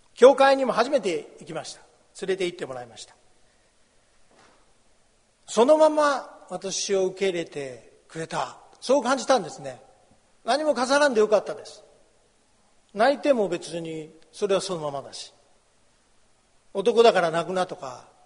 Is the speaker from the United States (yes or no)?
yes; Mississippi, United States; Japanese is a second language; moved away as an adult; 私は弟が一人いる家庭で育ちました。いなくて寂しいというよりも早く出ていきたい、それでずっといました。だからミシシッピを出る時にいないと寂しい、そう言われた時とても嬉しかったです。それが私が21歳の時